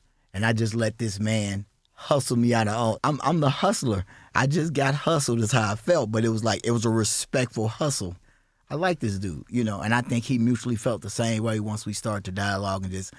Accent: Champaign, Illinois, United States; He showed you that I'm bigger than Champaign, even though I'm from Champaign.

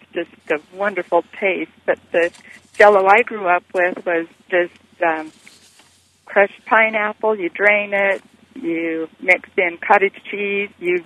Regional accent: Idaho, United States; I am from Idaho, which is next to Utah, who claims to be the Jell-O capital.

